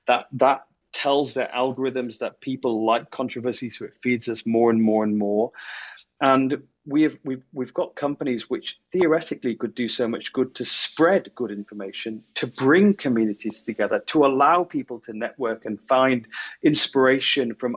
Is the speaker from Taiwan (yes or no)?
no; United Kingdom; my home country, the United Kingdom as well